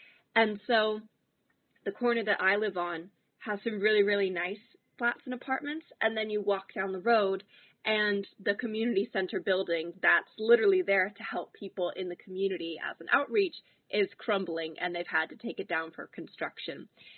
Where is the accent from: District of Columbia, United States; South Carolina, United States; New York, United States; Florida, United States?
District of Columbia, United States; Washington; now in London, United Kingdom; I'm originally from Washington, D.C., and right now I live in London.